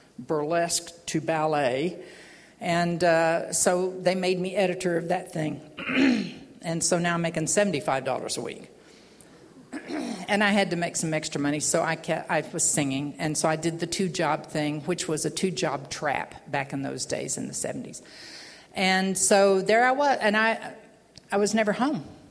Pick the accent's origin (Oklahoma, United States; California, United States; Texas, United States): Oklahoma, United States; Oklahoma City; went back to my hometown of Oklahoma City and started looking for work.